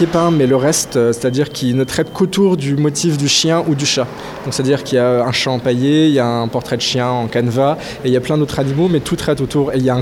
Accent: Charleville-Mézières, Grand Est, France; je suis plasticien originaire de Charleville-Mézières, donc dans le Nord-Est.

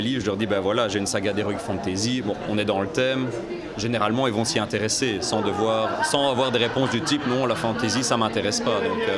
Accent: Belgium; parce que je viens de Belgique

